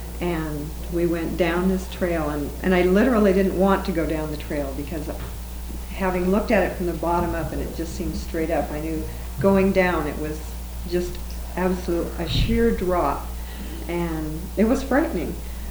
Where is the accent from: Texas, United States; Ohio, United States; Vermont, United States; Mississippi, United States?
Vermont, United States; I'm from Vermont.